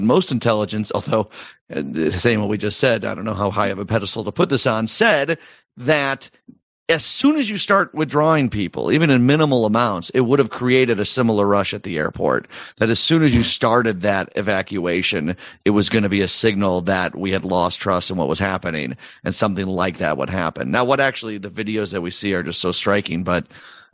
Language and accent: English; Downers Grove, Illinois, United States; And Downers Grove is my hometown, so yay Tivoli Theater.